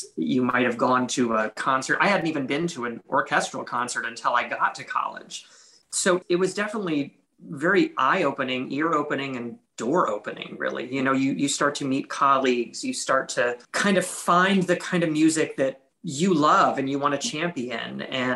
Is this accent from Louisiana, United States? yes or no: no; Virginia, United States; I came from Virginia. You know, I was kind of the boondocks.